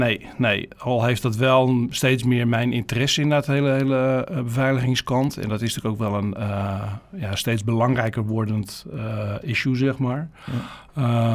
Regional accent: Haarlem, North Holland, Netherlands; born there; Ik ben geboren in Haarlem.

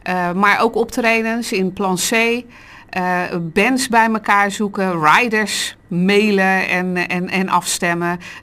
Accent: Rotterdam, South Holland, Netherlands; born there; Op Rotterdam-Zuid.

